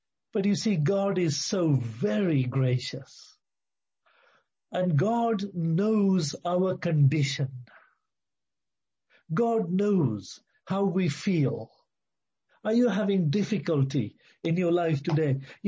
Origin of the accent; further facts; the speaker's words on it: Clevedon, South West England, United Kingdom; I was born in Clevedon. All my family are in Clevedon. They're all Christians.